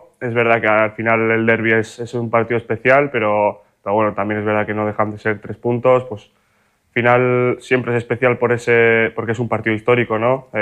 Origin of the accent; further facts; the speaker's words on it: Errenteria, Basque Country, Spain; al final yo soy de Rentería, un pueblo de al lado de Donosti